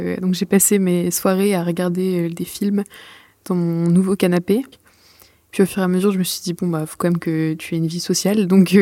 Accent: Lille, Hauts-de-France, France; Moi, je suis de Lille

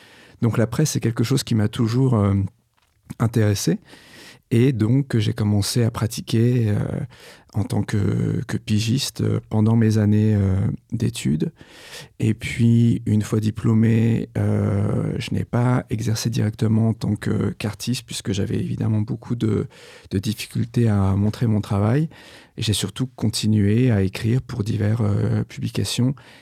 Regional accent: Grand Est, France; born there; Alors effectivement, je suis né en Lorraine et j'aime beaucoup dire que je suis né à la frontière de plusieurs pays et de plusieurs périodes, puisque je suis né à une semaine des années 80, le dernier Noël de la décennie 70.

